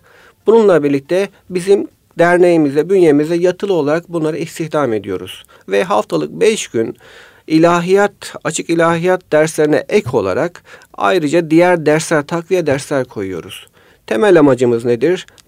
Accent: Bilecik, Turkey; Kendim Bilecikliyim.

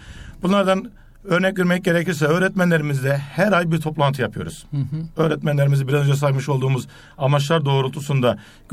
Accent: Osmaniye, Turkey; born there; Osmaniye doğumluyum. Osmaniye'de yaşıyorum. Osmaniye'de bir ilkokulunda yönetici olarak, okul müdürü olarak görev yapmaktayım.

